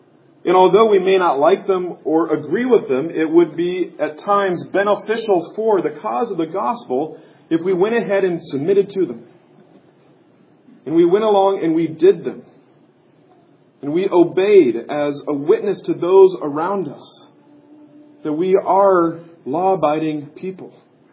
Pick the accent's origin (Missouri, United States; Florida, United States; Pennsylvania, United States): Missouri, United States; Kansas City; I grew up in Kansas City. We're not as environmentally friendly back when I was growing up.